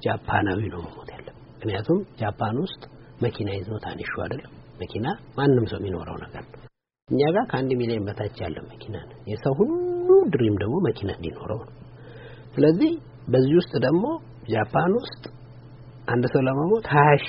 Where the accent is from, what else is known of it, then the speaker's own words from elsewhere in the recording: Addis Ababa, Ethiopia; ኮሪያ ሰፈር የሚባል ሰፈር ነው ያደግኩት ከዛ ኤሌመንተሪ ህብረት ፍሬ የሚባል ትምህርት ቤት እንደዚሁ ለኮሪያ ዘማቾች የተቋቋመ ትምህርት ቤት ነው